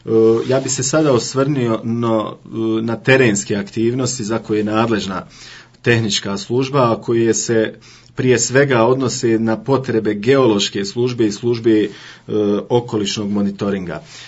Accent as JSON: {"language": "Bosnian", "town": "Vareš", "region": "Federation of Bosnia and Herzegovina", "country": "Bosnia & Herzegovina", "tie": "born or raised there", "said": "Rođen sam i odrastao u Varešu, osnovno i srednje obrazovanje završio u Varešu, dok sam fakultet završio u Sarajevu"}